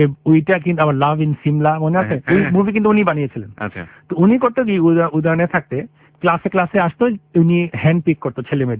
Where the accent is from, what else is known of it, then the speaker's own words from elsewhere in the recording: Karachi, Sindh, Pakistan; also born or lived in Dhaka; তো ঢাকা মনে আছে, কিন্তু তাতে করাচিতে একটু বেশি মনে, কারণ ওখানে স্কুলে চলে